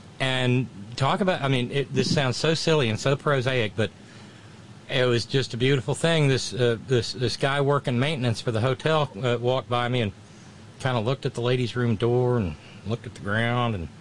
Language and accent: English; the South, United States; accent: Southern; I was so far into my gooey Southern accent, it was bad. But it comes natural. It wasn't put on. It wasn't fake. Because, I mean, I grew up with that accent.